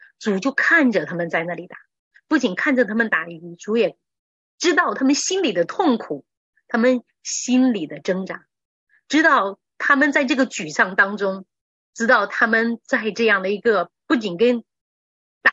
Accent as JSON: {"language": "Chinese", "country": "China", "said": "这是我们中国人常常最亲切的一个问候哈，你吃饭了吗？"}